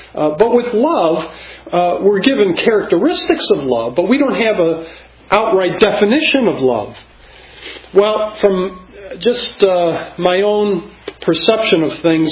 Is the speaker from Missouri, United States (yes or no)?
no; Illinois, United States; I grew up in Illinois, and they warned me about the coldness of the Northeast